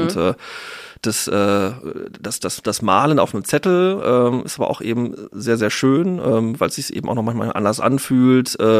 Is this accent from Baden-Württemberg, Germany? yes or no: no; North Rhine-Westphalia, Germany; now in Dortmund, Germany; Tatsächlich komme ich aus Ostwestfalen.